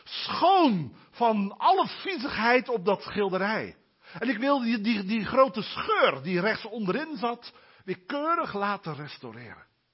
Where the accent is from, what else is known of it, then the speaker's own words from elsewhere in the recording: Dordrecht, South Holland, Netherlands; een stadsgezicht op de stad Dordrecht. De stad waar ik opgegroeid ben.